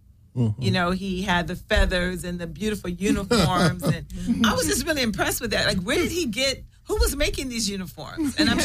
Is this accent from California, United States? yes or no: yes; Los Angeles, California, United States; I live in South Central. I mean, I grew up in South Central and I still live in a black neighborhood.